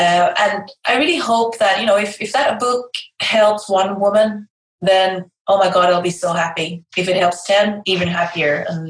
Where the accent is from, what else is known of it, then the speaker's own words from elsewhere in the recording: Sweden; first language Swedish; English is a second language; yes, I am Swedish. I was adopted from South Korea, actually, and my native language is Swedish. I do speak fluent English, more or less